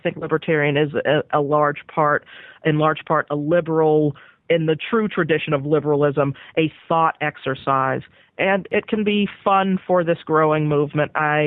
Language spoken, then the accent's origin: English; Pittsburgh, Pennsylvania, United States; I grew up Catholic in Pittsburgh, you know, working class.